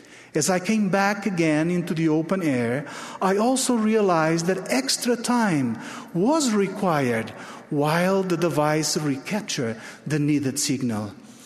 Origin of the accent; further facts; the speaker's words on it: Portugal; In my home country of Portugal, for instance, during the period of the discoveries in the 15th century, navigators from Lisbon